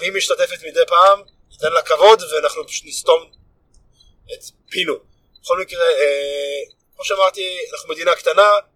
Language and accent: Hebrew; Beersheba, Southern District, Israel; אני … מבאר שבע, מהדרום.